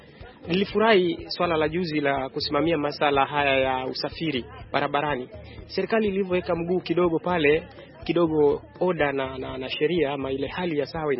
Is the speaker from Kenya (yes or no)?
yes; Kenya; sisi ni Wakenya.